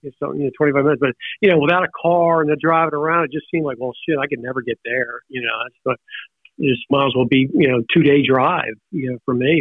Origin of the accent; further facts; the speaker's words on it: Havertown, Pennsylvania, United States; Ah, that's hilarious. I grew up in Philly in Havertown.